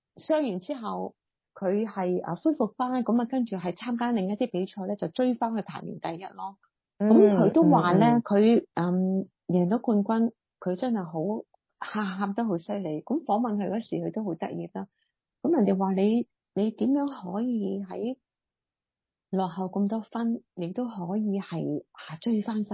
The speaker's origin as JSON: {"language": "Cantonese", "country": "Hong Kong", "tie": "born or raised there", "said": "我哋香港人其实我哋自己都系香港人曾经长大啦。"}